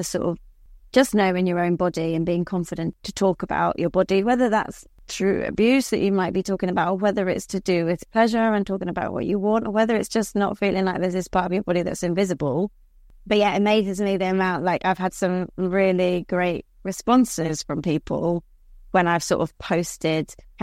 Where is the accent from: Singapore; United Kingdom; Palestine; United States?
United Kingdom; England; accent: middle class southern English; I've got quite a, you know, middle class southern English accent.